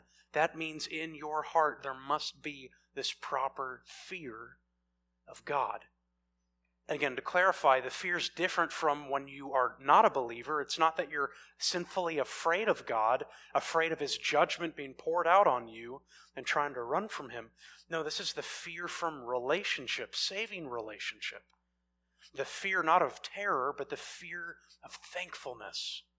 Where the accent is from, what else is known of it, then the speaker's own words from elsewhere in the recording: Spokane, Washington, United States; Go Zags. I grew up in Spokane.